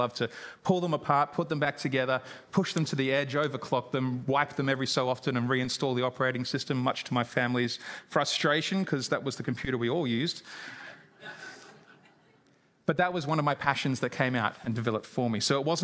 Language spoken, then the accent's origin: English; Gosford, New South Wales, Australia; born there; I was born in Gosford, New South Wales on the central coast, about an hour or so north of Sydney. And I grew up in a Christian home. My dad was a pastor.